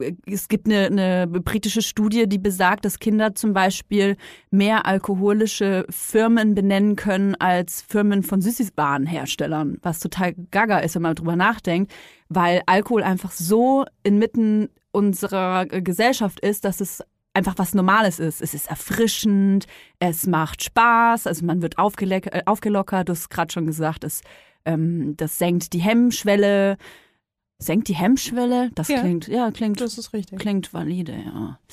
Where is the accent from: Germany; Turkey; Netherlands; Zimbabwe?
Germany; Bavaria; ich komme aus Bayern, ne? Franken besser gesagt.